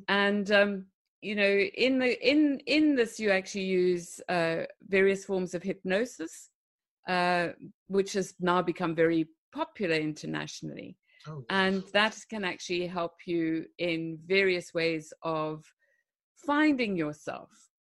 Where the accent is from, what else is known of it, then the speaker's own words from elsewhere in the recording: Zimbabwe; which I never experienced growing up in Zimbabwe because we didn't have that.